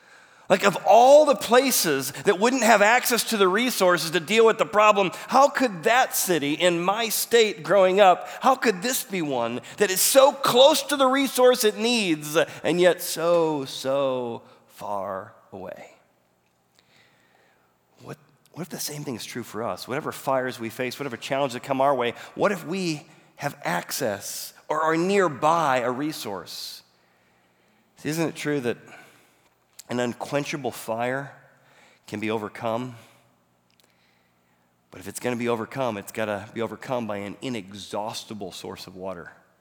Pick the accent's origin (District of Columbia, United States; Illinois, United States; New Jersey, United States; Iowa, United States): Illinois, United States; Chicago; So I grew up in Chicago in downtown, and so we went there often, even in eighth grade.